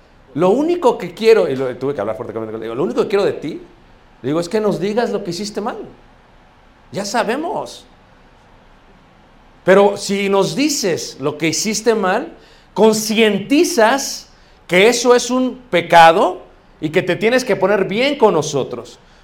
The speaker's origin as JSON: {"language": "Spanish", "region": "Mexico City", "country": "Mexico", "tie": "born or raised there", "said": "yo crecí cerca de Iztapalapa"}